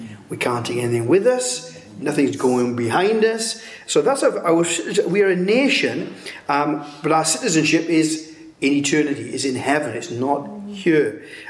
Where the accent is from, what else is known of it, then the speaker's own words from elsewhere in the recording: Wales, United Kingdom; I am Welsh. Mm. That's an identity. I am British.